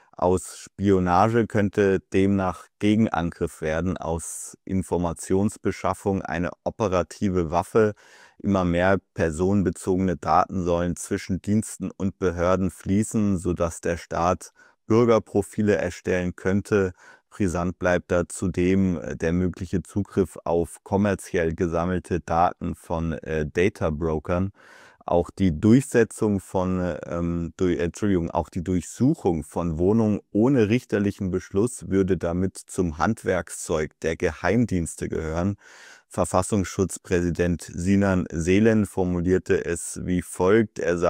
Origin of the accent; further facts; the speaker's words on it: Germany; in unserer Heimat oder in meiner Heimat in Deutschland?